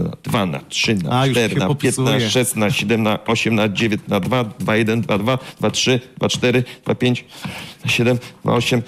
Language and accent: Polish; Łódź, Łódź Voivodeship, Poland; U mnie w Łodzi, na łódzkim blokowisku, to po prostu żonglerka.